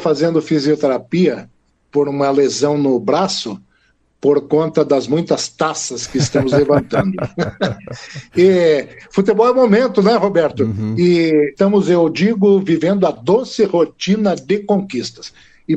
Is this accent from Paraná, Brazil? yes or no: yes; Cascavel, Paraná, Brazil; also born or lived in Guaraniaçu; now in Toledo, Brazil; Eu nasci em Guaranhaçu, me criei em Cascavel, estou estabelecido há muitos anos em Toledo.